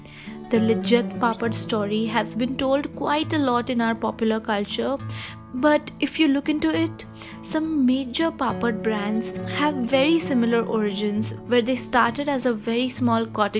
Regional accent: Mumbai, Maharashtra, India; moved away as an adult; also born or lived in northern and western India; all my life growing up in Mumbai and having lived in several parts of northern and western India

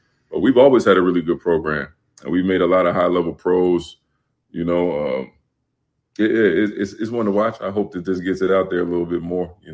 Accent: Montclair, New Jersey, United States; I grew up in Montclair, New Jersey, and we went to the parks in Bloomfield and Orange

